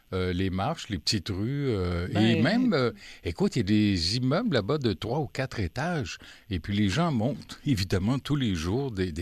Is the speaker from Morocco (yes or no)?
no; Ottawa, Ontario, Canada; moi je suis d'Ottawa